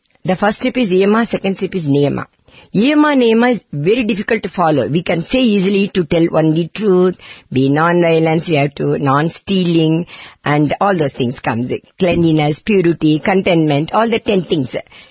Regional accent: West Bengal, India; English is a second language; I come from West Bengal for some darshan

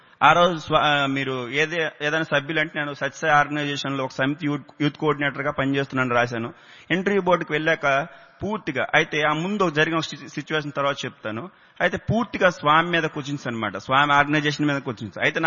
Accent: Vizianagaram, Andhra Pradesh, India; నేను విజయనగరం నుంచి వచ్చాను

